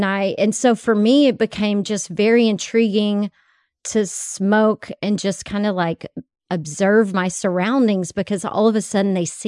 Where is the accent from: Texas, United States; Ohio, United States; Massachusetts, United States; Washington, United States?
Texas, United States; now in California, United States; I grew up in Texas where, you know, it's few and far between. And you know, you don't talk about it. It's all in the closet. And then, you know, I moved to California to a legal state